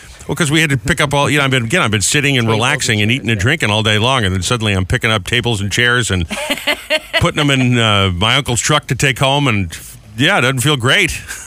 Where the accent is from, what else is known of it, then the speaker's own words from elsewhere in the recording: Providence, Rhode Island, United States; Yeah, I was going to say I grew up in Providence, so I know the area you grew up well.